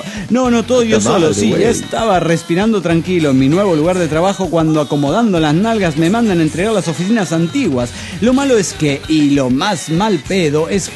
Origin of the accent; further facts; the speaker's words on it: Desaguadero, La Paz, Bolivia; de Desaguadero, Bolivia.